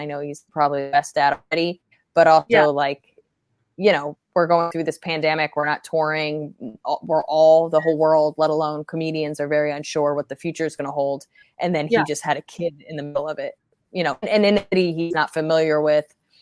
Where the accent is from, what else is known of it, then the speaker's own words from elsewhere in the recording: New Jersey, United States; now in New York, United States; Right outside of Princeton. So central Jersey. And I would, I actually started, even though I grew up in Jersey, I started in New York.